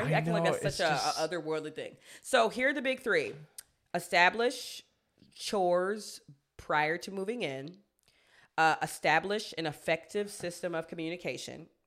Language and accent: English; South Africa; I'm South African, and in my family, we practice traditional ceremonies, and we recognize our ancestors, people who lived before us, like our great-grandparents and other family members, while still believing in God.